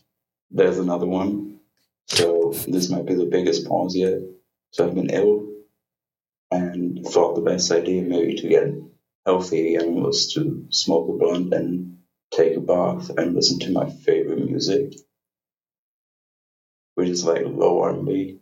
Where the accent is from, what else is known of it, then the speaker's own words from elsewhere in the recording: Dortmund, North Rhine-Westphalia, Germany; I'm from Dortmund, Germany.